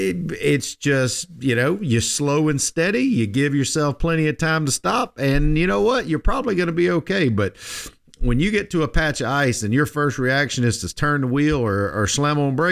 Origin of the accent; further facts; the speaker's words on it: Georgia, United States; Tony, I'm from Georgia. We're not geared for this.